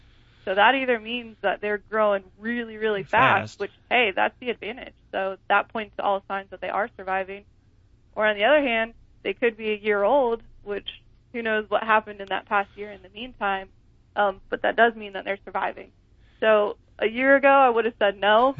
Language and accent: English; Florida, United States; So I'm down from the Gulf Coast of Florida, and the fish that we see down there are coming in April.